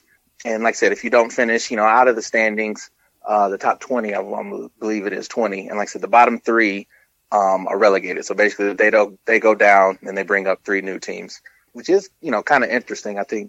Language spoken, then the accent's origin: English; Houston, Texas, United States; Like I said, I grew up in Houston, which it was the Oilers.